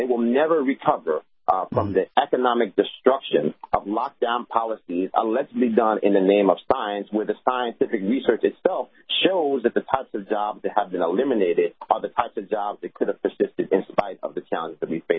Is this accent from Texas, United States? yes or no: no; New York, United States; I'm from New York, and New York City, $35 billion in economic productivity comes out of nightlife and restaurants and bars.